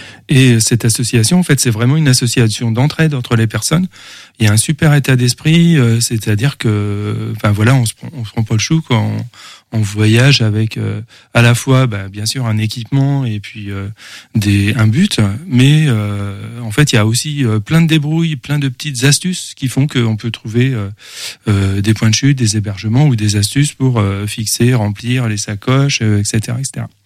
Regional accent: Pays de la Loire, France; je suis angevin, enfin je suis né en Anjou

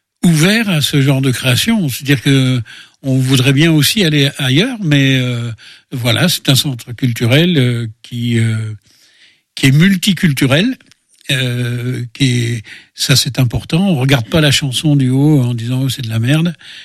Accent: Pays de la Loire, France; Moi, je suis français. Je suis natif du Maine-et-Loire, des Mauges. Alors, c'est pas forcément anglais là-bas. Donc j'utilise la langue de mon enfance

